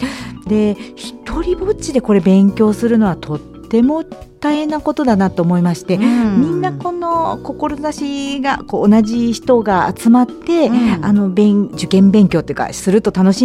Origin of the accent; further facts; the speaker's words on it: Osaka, Japan; moved away as an adult; now in Aichi, Japan; あともう一つは私も出身が大阪で、結婚して初めて愛知県に来たんですけども